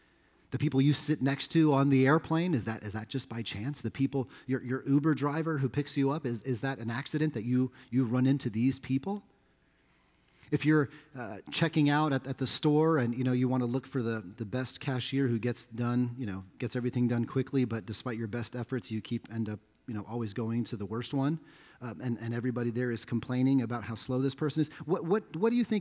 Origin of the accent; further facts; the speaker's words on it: Florida, United States; also born or lived in Hawaii; as we grew up and lived in Florida, and when I became a pastor, the only church that came calling was a church in rural Iowa.